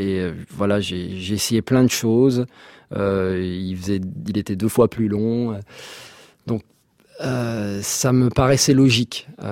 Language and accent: French; Burundi; also born or lived in France; j'ai deux nationalités, française et rwandaise. J'ai grandi au Burundi, donc les deux pays que je connais, c'est le Burundi et la France.